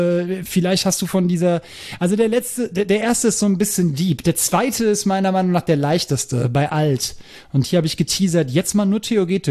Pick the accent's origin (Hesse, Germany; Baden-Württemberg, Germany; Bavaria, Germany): Hesse, Germany; accent: Hessian dialect; Ich wurde diese Woche von einer guten Freundin, die jetzt schon seit einigen Jahren hier in Hessen lebt, aber noch immer so ihre Schwierigkeiten mit unserem Dialekt hat